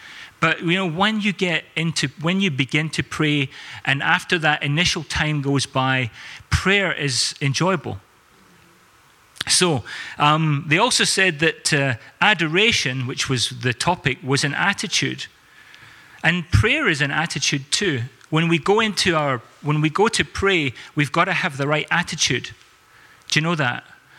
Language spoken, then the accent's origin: English; South Africa; And growing up in South Africa, everything is like, don't worry, be happy, man.